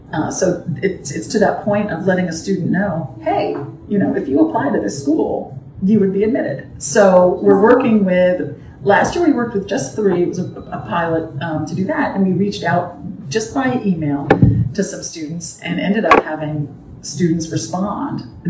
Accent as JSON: {"language": "English", "region": "California", "country": "United States", "tie": "born or raised there", "said": "I mean, I grew up in California, and so have always been, you know, so amazed at, you know, California system"}